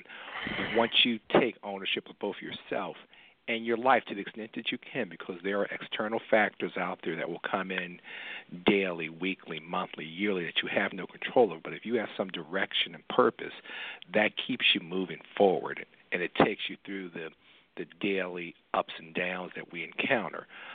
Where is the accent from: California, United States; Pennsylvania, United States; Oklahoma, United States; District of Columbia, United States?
Pennsylvania, United States; Philadelphia; when I was growing up in North Philadelphia